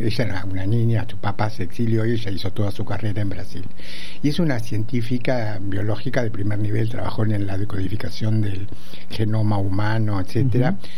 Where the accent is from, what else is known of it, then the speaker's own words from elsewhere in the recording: Argentina; soy un amigo argentino